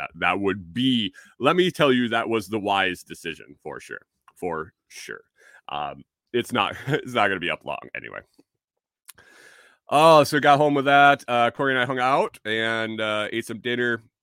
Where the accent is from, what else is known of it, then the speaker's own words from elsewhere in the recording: New York, United States; I know that we had some places back where I grew up in New York that were state historical landmarks